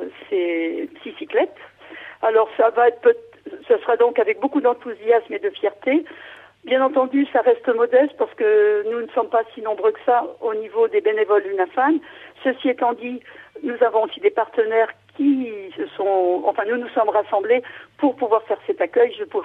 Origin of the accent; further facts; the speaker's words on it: Saint-Michel, Pays de la Loire, France; Moi-même, je suis de Saint-Michel, donc, voyez, je suis bien placée pour pouvoir les accueillir